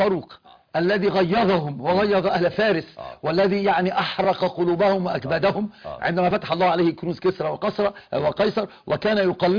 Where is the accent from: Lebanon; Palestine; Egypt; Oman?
Egypt; يعني هو كان عندنا في مصر أمثال، الأمثال دي حكم نأخذ بها